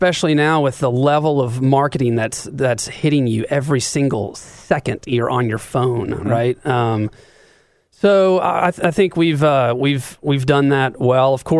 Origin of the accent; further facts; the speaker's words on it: Chattanooga, Tennessee, United States; I was born and raised here in Chattanooga.